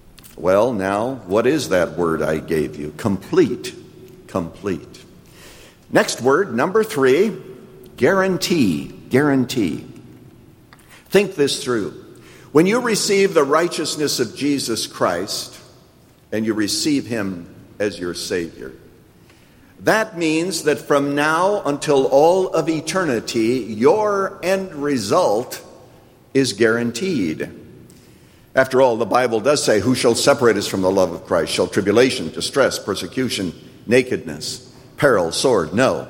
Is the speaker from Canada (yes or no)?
yes; Canada; now in United States; Many of you may know that for most of my life, I was a Canadian citizen. Now, thank God, I am an American, along with all the rest of you.